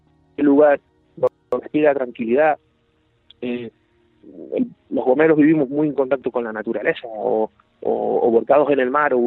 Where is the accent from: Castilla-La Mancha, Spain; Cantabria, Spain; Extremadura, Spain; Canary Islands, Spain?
Canary Islands, Spain; Playa Santiago; es un pueblo que está entre mi pueblo, Playa Santiago, y Miwa